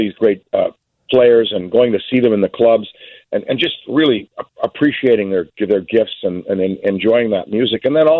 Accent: Canada; moved away as an adult; now in United States; When I first got my working papers as a Canadian immigrant to the U.S., or I would say resident alien, I got my papers to go to work in Chicago.

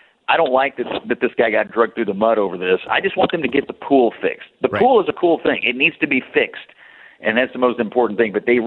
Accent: Kentucky, United States; My home state Senator Rand Paul was running that hearing.

